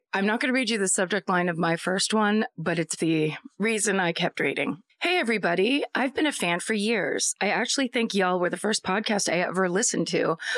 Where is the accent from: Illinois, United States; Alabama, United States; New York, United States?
New York, United States; I grew up on Long Island